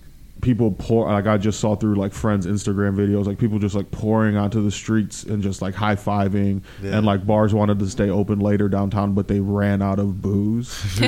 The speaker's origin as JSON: {"language": "English", "town": "Lorain", "region": "Ohio", "country": "United States", "tie": "born or raised there", "said": "I actually grew up a half hour west of Cleveland in the city's called Lorain, and it's a steel and auto city."}